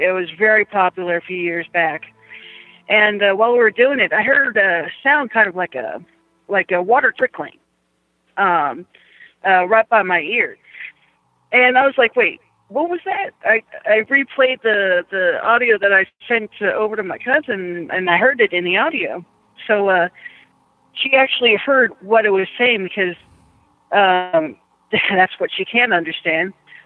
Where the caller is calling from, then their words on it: Texas, United States; And I'm currently in Texas, just sitting in the rain.